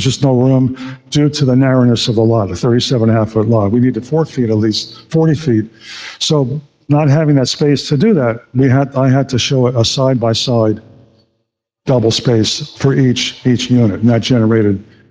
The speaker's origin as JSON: {"language": "English", "region": "New York", "country": "United States", "said": "I'm from New York. I've lived in railroad apartments where you had these long, long hallways"}